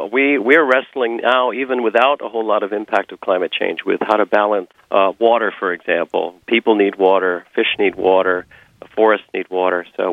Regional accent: Twin Cities, Minnesota, United States; I'm a Minnesota boy. I grew up in the Twin Cities and worked on the Gunflint Trail

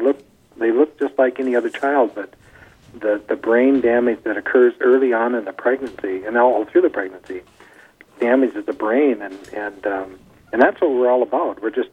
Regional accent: Grand Rapids, Minnesota, United States; my hometown of Grand Rapids, Minnesota, had a school, the very first school shooter in the nation in 1966.

